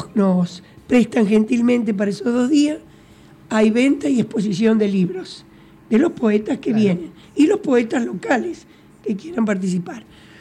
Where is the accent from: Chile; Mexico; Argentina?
Argentina; San Guillermo, Santa Fe; now in Brinkmann, Argentina; Eduardo dice que ya soy de Brinkmann ya. Porque hace muchos años más que vivo acá que en San Guillermo.